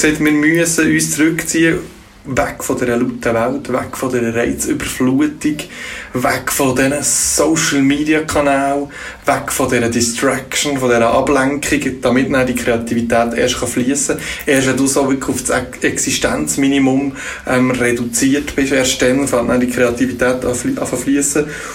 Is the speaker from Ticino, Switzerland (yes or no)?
no; Schwarzenburg, Bern, Switzerland; dort, wo ich aufgewachsen bin, in Schwarzenburg, beim Wasserreservoir